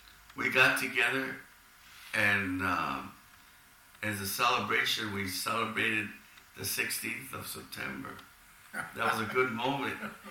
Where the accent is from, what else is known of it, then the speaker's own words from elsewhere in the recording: Milwaukee, Wisconsin, United States; And there was guys that were from California, from El Paso, Texas, from San Antonio, you know, and I was from Milwaukee.